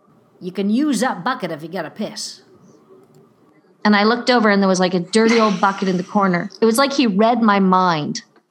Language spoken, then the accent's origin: English; Saint John, New Brunswick, Canada; now in Toronto, Canada; I grew up in St. John, New Brunswick, so that will always be home. I have officially lived longer in Toronto than I did anywhere else.